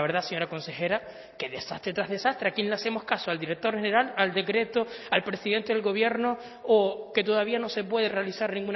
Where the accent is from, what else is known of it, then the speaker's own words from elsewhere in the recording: Canary Islands, Spain; uno de los elementos de identidad que tenemos como canarios.